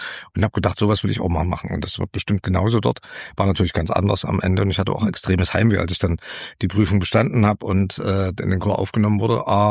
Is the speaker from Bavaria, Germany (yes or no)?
no; Taucha, Saxony, Germany; Also ich bin in Taucher bei Leipzig zur Schule gegangen, 3 Jahre lang